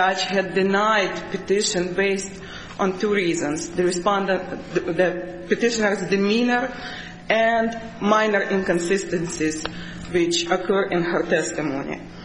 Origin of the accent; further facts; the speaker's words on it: Ukraine; accent: Russian; I am from Russia. Actually, I'm from Ukraine. So I do myself speak several languages